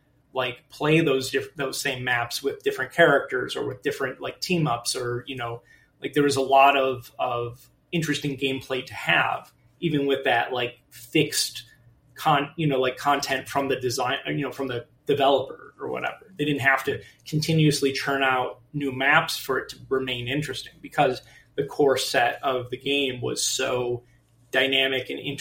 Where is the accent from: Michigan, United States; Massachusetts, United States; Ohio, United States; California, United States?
Michigan, United States; Wixom; I grew up in Wixom, Michigan, which is, so Michigan looks like your hand. And so I grew up right over here. It's one of the suburbs of Detroit.